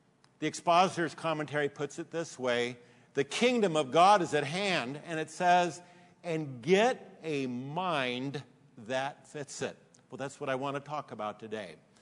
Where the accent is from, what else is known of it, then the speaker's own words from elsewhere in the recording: San Diego, California, United States; I grew up even in San Diego by a dairy